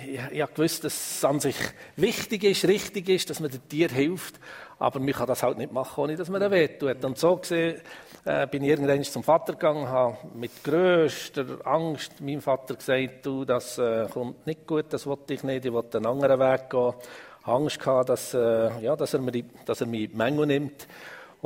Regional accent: Affoltern im Emmental, Bern, Switzerland; Ich bin in Zaffolter im Emmental aufgewachsen. Das ist 20 Kilometer von hier.

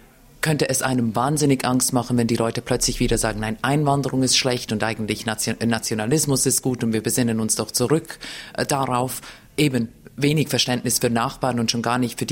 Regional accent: Switzerland; Ich bin Schweizerin, die Schweiz ist nicht dabei.

